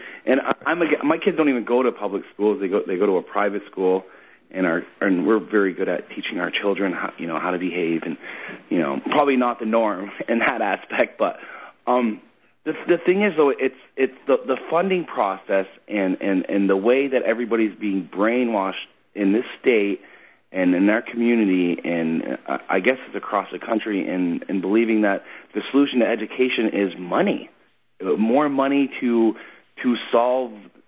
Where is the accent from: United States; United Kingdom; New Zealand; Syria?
United States; Montpelier, Vermont; I am from the Montpelier area, like right by the state capitol.